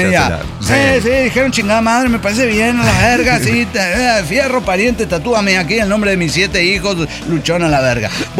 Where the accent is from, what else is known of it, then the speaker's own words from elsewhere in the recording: Reynosa, Tamaulipas, Mexico; de Reynosa, Tamaulipas, México.